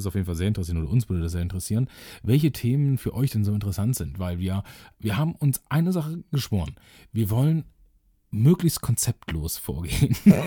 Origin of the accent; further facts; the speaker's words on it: North Rhine-Westphalia, Germany; Ja, wir kommen ja aus dem Rheinland und da ist ja nun mal der Karneval sehr groß. Wir kommen auch aus der karnevalistischen Hochburg Raum Köln.